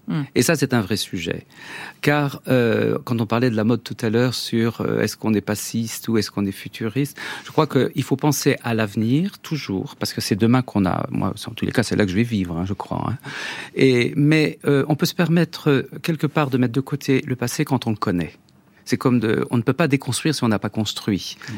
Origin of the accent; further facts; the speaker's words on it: Nantes, Pays de la Loire, France; born there; Je suis né à Nantes, franchement, on parlait pas de mode à la maison.